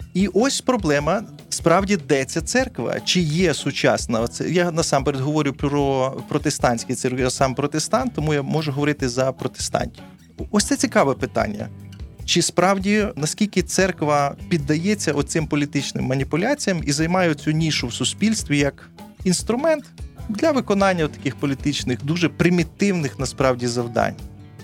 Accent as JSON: {"language": "Ukrainian", "region": "Kyiv", "country": "Ukraine", "tie": "born or raised there", "said": "я киянин, я тут народився"}